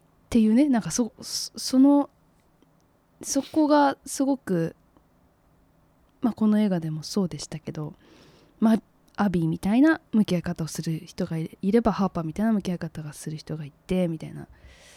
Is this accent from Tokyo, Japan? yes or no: yes; Tokyo, Japan; born there; それは私が東京生まれだからそう思うのかもわかんないけれども